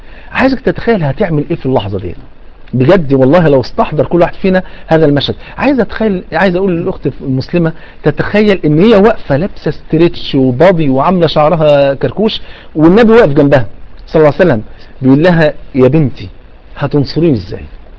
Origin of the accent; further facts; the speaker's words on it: Egypt; الناس عندنا في مصر